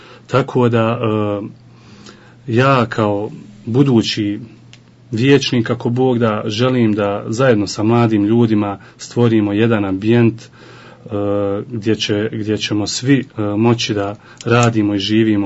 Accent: Vareš, Federation of Bosnia and Herzegovina, Bosnia & Herzegovina; born there; Rođen sam u Varešu 1987. godine

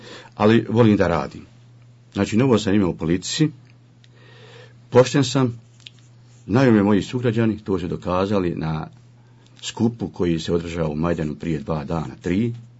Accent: Breza, Federation of Bosnia and Herzegovina, Bosnia & Herzegovina; Rođen sam u Brezi 1964. godine, osnovnu školu sam završio u Dabravinama, gimnaziju u Brezi, fakultet, višu školu sam završio u Sarajevu na ekonomskom fakultetu, a diplomirao u Banja Luci poslije rata.

